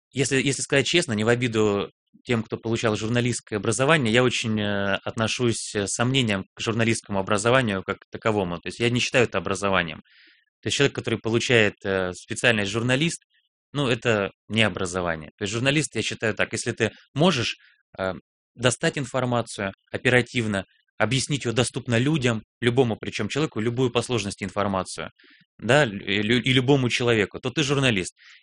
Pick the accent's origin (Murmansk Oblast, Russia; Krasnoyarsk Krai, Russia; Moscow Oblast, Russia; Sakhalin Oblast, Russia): Murmansk Oblast, Russia; born there; moved away; И образование я приехал получать в Карелию из Мурманской области. Родился я в Мурманской области за полярным кругом.